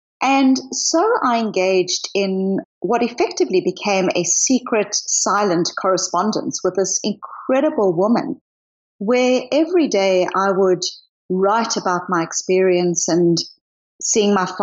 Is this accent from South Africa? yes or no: yes; South Africa; also born or lived in Australia / New Zealand; now in Boston, United States; I am originally from South Africa, but I've lived in Australia, New Zealand, backpacked around the world for 2 years, and I'm now in Boston. So it's not a simple accent.